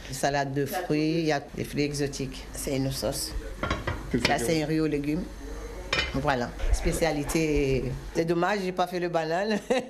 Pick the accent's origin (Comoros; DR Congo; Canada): Comoros; moved away as an adult; now in Marseille, France; J'ai grandi là-bas, j'ai grandi au Comores. Voilà. Je suis venu ici à l'âge de 22 ans, 23 ans comme ça.